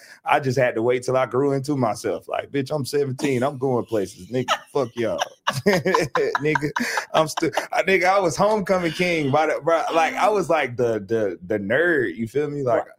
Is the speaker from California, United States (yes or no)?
no; Durham, North Carolina, United States; Like, I grew up in Durham